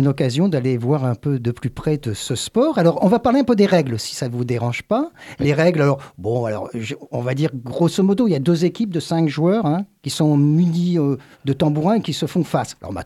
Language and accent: French; France; now in Vendémian, France; puisque à mon accent, vous comprenez que je ne suis pas originaire du Languedoc, mais je suis arrivé dans le Languedoc en 1980. Et je suis arrivé et j'ai habité à Vendémian.